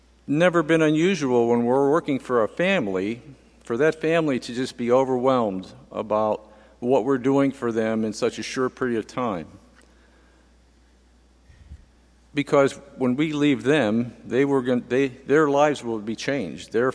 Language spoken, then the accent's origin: English; Irwin, Pennsylvania, United States; And I said, well, we're from Pittsburgh. Oh, where at in Pittsburgh? I said, well, actually, Irwin.